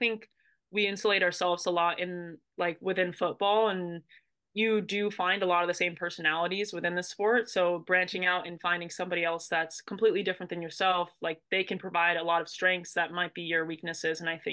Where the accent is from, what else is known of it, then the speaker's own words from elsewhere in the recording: Massachusetts, United States; I mean, I grew up in Massachusetts, but it's still cool.